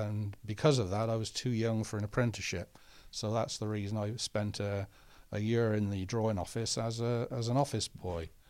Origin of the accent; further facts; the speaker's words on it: Westbury-on-Severn, South West England, United Kingdom; born there; I was born in Westbury-on-Severn in Gloucestershire on the 28th of February, 1942, and I attended the local village school there.